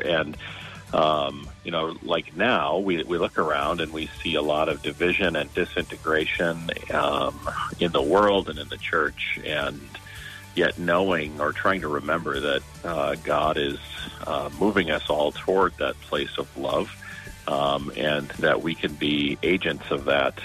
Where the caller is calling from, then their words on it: Eau Claire, Wisconsin, United States; I'm calling from Eau Claire, Wisconsin.